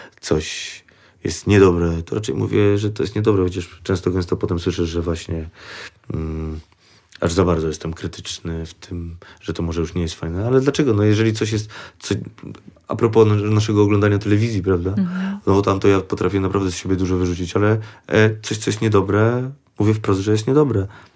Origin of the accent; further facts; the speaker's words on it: Kwidzyn, Pomeranian Voivodeship, Poland; moje serce w bardzo dużej części jest na Pomorzu, no ale to już po prostu moje rodzinne miasto Kwidzyn